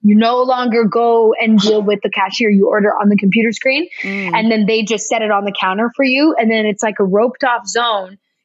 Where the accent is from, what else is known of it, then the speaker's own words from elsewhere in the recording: Toronto, Ontario, Canada; now in Los Angeles, United States; We're both from Toronto, or in and around Toronto.